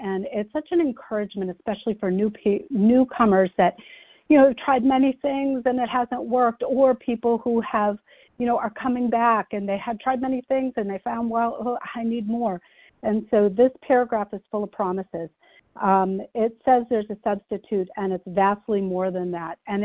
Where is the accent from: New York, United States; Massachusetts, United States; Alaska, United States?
Massachusetts, United States; I'm from Massachusetts.